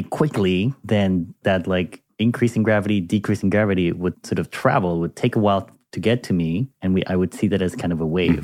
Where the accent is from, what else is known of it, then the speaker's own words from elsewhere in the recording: Panama; like they do in my home country of Panama